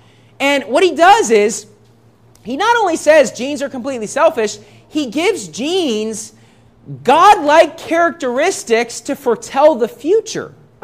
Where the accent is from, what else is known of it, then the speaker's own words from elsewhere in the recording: United States; I mean, if you're from the Philippines, I'm from America, I probably have less similar genes than I would have to somebody else from America.